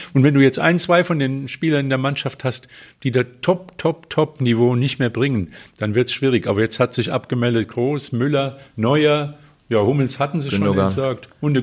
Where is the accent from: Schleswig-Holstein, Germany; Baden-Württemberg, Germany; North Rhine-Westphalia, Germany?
North Rhine-Westphalia, Germany; Cologne; Ich bin so als Kölner bin ich da in der gleichen Situation.